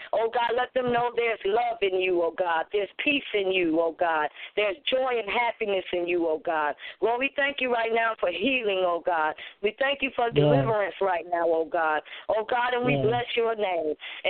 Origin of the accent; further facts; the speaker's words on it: Buffalo, New York, United States; New York. That's my hometown.